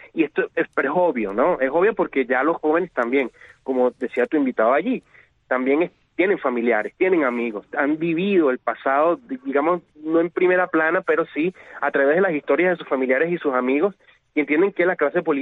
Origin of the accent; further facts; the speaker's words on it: Venezuela; se basa en que todos somos venezolanos y que cada quien puede existir como le da la gana